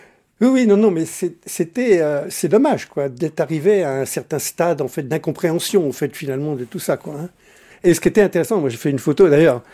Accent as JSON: {"language": "French", "town": "Changy", "region": "Bourgogne-Franche-Comté", "country": "France", "said": "Je viens de Changy."}